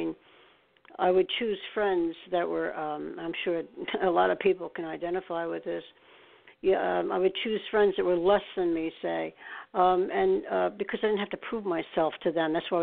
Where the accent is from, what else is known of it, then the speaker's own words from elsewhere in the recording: Staten Island, New York, United States; We're always looked down by the rest of New Yorkers because we came from Staten Island.